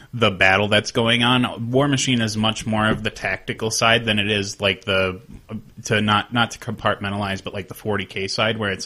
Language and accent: English; Odessa, Texas, United States; born there; I was born in Odessa, Texas.